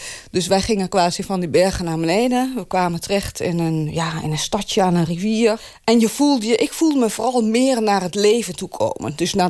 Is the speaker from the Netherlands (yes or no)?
no; Davos, Grisons, Switzerland; Dutch is a second language; Ik ben geboren en getogen in het Hooggebergte in Zwitserland.